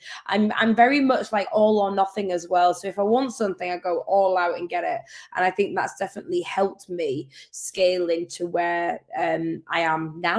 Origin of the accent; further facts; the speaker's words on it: Yorkshire and the Humber, United Kingdom; growing up in Yorkshire and being here.